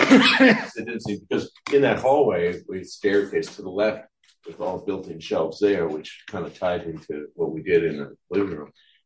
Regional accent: Rhode Island, United States; And I'm originally from Rhode Island, so it's kind of colonial, it's kind of in my blood, I guess.

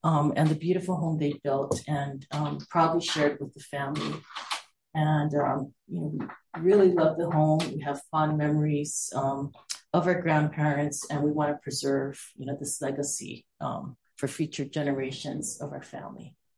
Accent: Honolulu, Hawaii, United States; We're from Honolulu, and we spent our entire summers with our cousins on Kauai with our grandparents.

